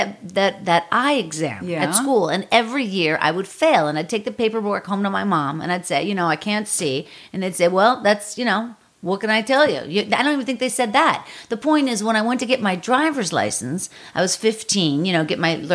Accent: Pittsburgh, Pennsylvania, United States; I find that if you're in the cold and then because I'm from Pittsburgh

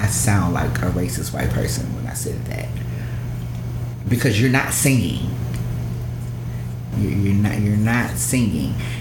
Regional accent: the South, United States; as a Southerner, okay, as someone born and raised and bred in the South, I'm offended.

